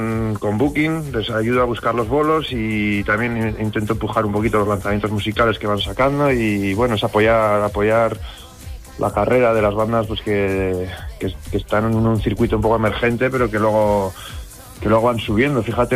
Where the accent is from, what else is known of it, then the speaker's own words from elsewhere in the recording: Pamplona, Navarre, Spain; Bueno, yo soy de Pamplona, muchas ganas de tocar en casa